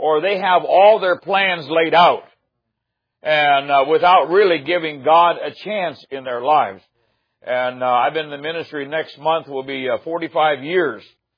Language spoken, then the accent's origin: English; Ohio, United States; now in Tennessee, United States; And I'm originally from Ohio, and the Browns haven't done anything either. And but I live in Tennessee, and Titans, they haven't didn't do anything this year either.